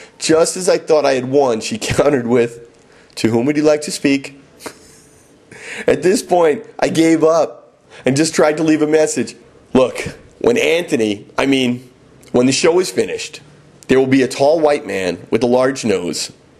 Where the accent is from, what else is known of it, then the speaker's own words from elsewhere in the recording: Brooklyn, New York, United States; I was hoping the fact that I was from Brooklyn and had the same name as him would get me in.